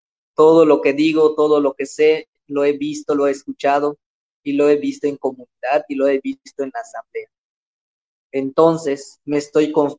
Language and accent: Spanish; Cisteil, Yucatán, Mexico; Así lo dijo mi abuelo … que hizo su revolución o su rebelión en 1761 en mi pueblo, que se llama Sisteil.